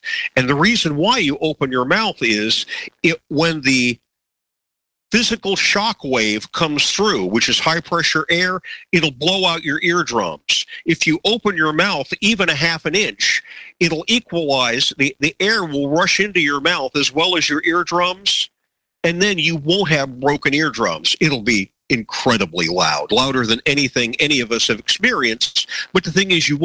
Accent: Miami, Florida, United States; My wife and I grew up in Miami, just a few miles apart.

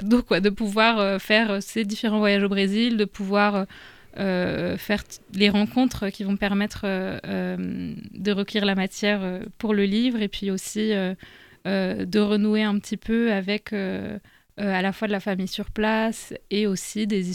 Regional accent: France; Donc moi, je suis franco-brésilienne, mais j'ai grandi en France.

